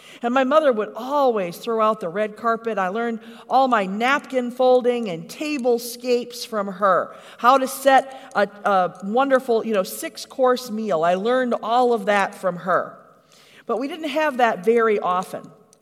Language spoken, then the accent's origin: English; United States; wherever we went, we were welcomed in ways that I'm just not used to being an American.